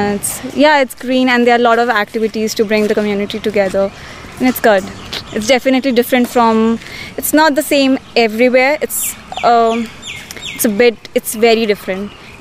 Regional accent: New Delhi, Delhi, India; English is a second language; New Delhi.

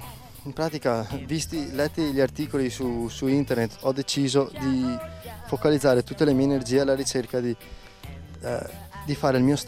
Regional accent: Scorzè, Veneto, Italy; vengo da Venezia, anzi per esattezza vengo da Scorzè, un piccolo paesino in provincia di Venezia

